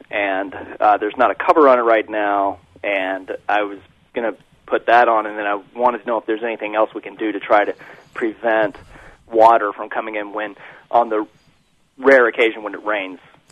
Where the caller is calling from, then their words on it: Fort Collins, Colorado, United States; Well, the reason why I'm calling you from Fort Collins is because we were a long-time Champaign residents and listening online